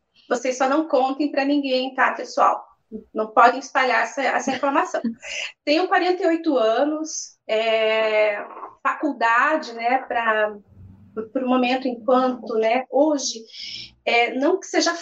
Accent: Paraná, Brazil; born there; eu sou paranaense, sou da terra do pé vermelho, nasci numa cidade pequena no norte do Paraná

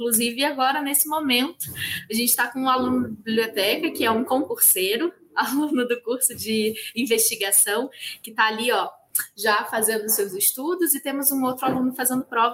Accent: Rio de Janeiro, Brazil; accent: chiado; eu, com esse sotaque chiado, sou do Rio de Janeiro. E lá no Rio de Janeiro, nós recebemos dois documentos diferentes.

